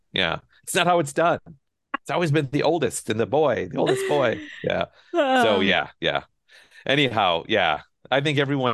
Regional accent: Hastings, Minnesota, United States; I know where I grew up in Hastings, Minnesota, when the Applebee's came to town, people literally said, we're a real town now.

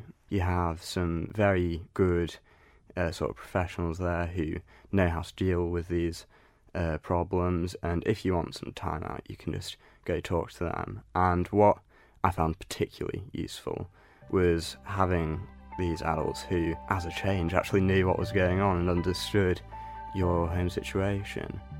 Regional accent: Masham, Yorkshire and the Humber, United Kingdom; I grew up in Massam, a very rural, small, not particularly diverse town, and I went to a very small primary school, only like 30 people in the whole school.

